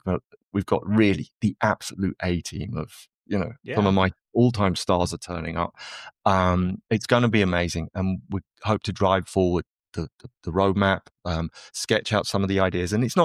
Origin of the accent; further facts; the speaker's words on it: Palafrugell, Catalonia, Spain; Palafrugell, which is my hometown, which is on the Mediterranean coast in northeastern Spain.